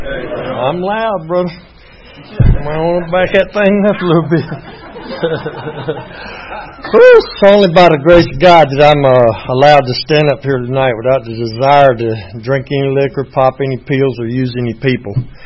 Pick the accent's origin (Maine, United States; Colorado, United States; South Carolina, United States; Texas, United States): South Carolina, United States; Greenwood; born there; I was born in 1949. That makes me 63. I'm done. I was born in Greenwood, South Carolina.